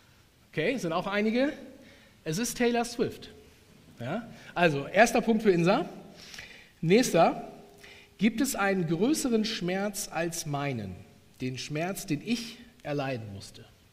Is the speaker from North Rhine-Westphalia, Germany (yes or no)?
no; Emden, Lower Saxony, Germany; war davor Jugendpastor in Emden, also gar nicht so weit von hier, und komme auch gebürtig aus Emden. Also ich bin in Emden geboren, bin Emder Jung